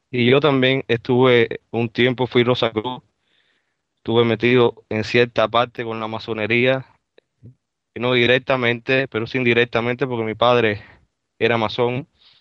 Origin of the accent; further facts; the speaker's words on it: Cuba; now in Miami, United States; yo vivo acá en Miami, soy cubano